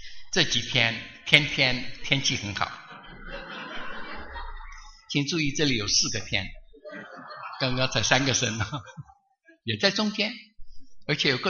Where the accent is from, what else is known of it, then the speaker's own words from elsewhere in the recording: Taiwan; also born or lived in Chongqing, China; 我是生在1940年抗战的时候，生在重庆，所以父亲带了我们到处跑来跑去